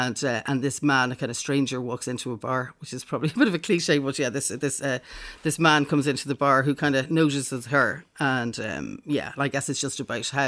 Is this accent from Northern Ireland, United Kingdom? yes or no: yes; Northern Ireland, United Kingdom; I come from the north originally. It's not really very detectable from my accent anymore, but I come from the north originally.